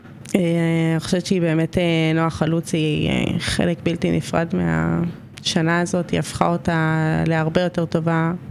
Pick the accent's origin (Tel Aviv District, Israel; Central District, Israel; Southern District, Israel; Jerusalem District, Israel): Tel Aviv District, Israel; Givatayim; born there; במקור נולדתי בגבעתיים. אם נלך במונחים שלך, אז תל אביב. סתם, גבעתיים, גבעתיים.